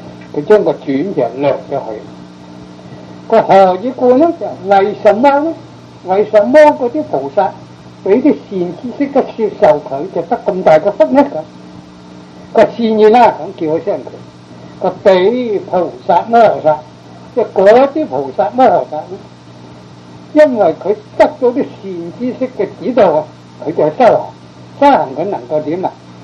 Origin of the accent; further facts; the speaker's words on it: China; 譬如我们中国人个鼻都是扁扁的个面都是平平的这种是我们中国的祖宗的遗传